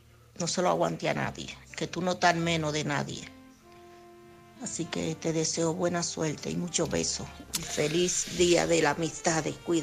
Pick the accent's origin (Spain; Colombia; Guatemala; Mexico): Spain; Alcorcón, Community of Madrid; Bueno, yo soy de Alcorcón.